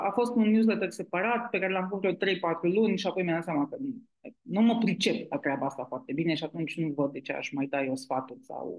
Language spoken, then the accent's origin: Romanian; Eforie Sud, Constanța County, Romania; eu am crescut la Eforie Sud, lângă pescărie, între școală și pescărie.